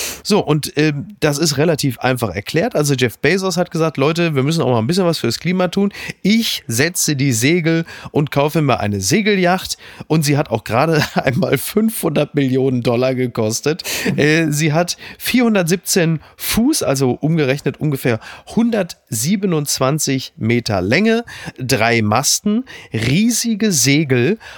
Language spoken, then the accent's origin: German; North Rhine-Westphalia, Germany; Ich komme aus dem Ruhrgebiet.